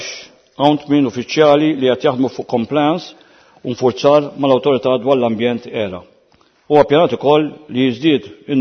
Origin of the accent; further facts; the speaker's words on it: Kalkara, South Eastern Region, Malta; veru jiena mill-Kalkara